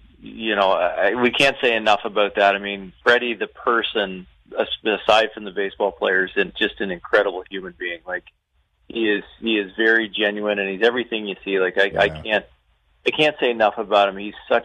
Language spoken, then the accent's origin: English; Canada; We're scrappy. We're who we are as being Canadian.